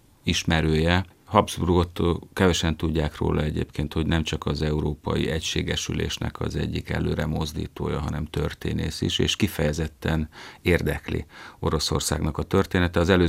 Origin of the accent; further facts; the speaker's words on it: Zakarpattia Oblast, Ukraine; Hát igen, én Kárpátalján nőttem fel